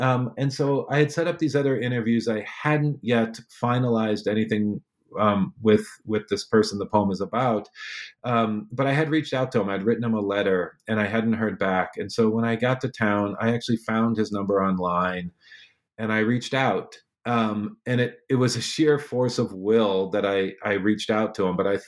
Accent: Ohio, United States; I grew up in Northeast Ohio.

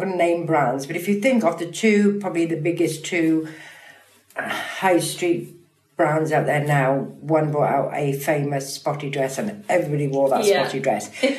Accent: Pontypridd, Wales, United Kingdom; from Pontydewi, who just happens to love clothes. And I will always be … from Ponty, who happens to love clothes.

